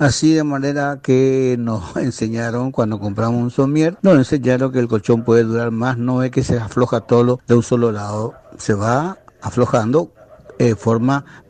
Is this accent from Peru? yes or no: no; Lavalle, Corrientes, Argentina; esposo de Alicia. Somos de La Valle, Corrientes.